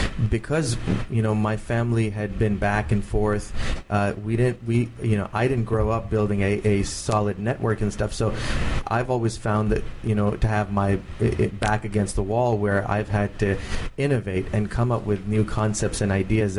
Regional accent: United States; gave me a great cultural appreciation for the third world and Asia, but also a great appreciation for being American

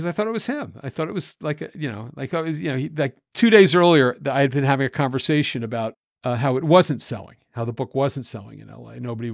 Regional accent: Baltimore, Maryland, United States; Like, I'm a reporter from Baltimore.

